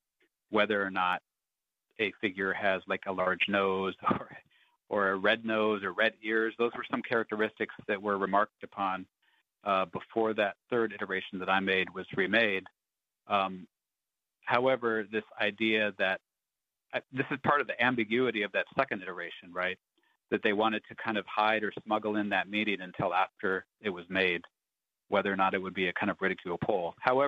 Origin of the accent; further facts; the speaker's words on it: Saxman, Alaska, United States; I grew up carving in Saxman, Alaska, with my father